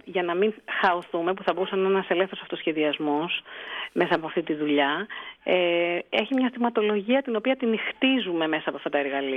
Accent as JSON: {"language": "Greek", "country": "Greece", "said": "επειδή είμαστε Έλληνες και μπορούμε και τα εξηγούμε καλύτερα"}